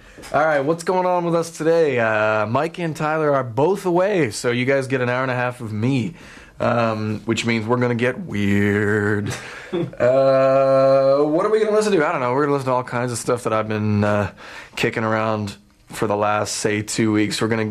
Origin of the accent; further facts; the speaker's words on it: Calgary, Alberta, Canada; my childhood growing up in Calgary.